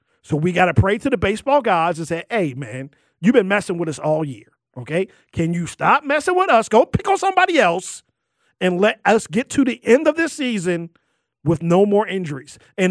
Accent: Baltimore, Maryland, United States; And yes, if you know me, I was born and raised in Baltimore. Yes, I was.

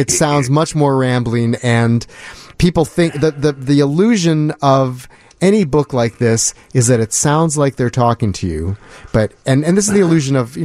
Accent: Chicago, Illinois, United States; that was why they called me, because I was from Chicago

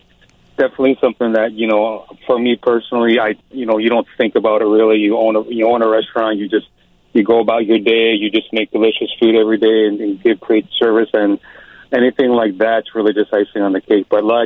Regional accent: Philippines; I'm the Filipino side, and she's the Cuban side.

